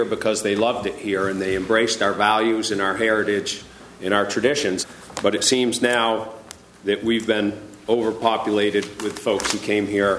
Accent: Vermont, United States; Maybe the Vermont I grew up in is over and it's changed.

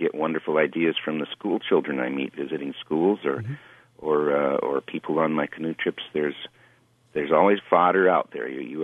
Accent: Sioux City, Iowa, United States; And, of course, I grew up in Sioux City.

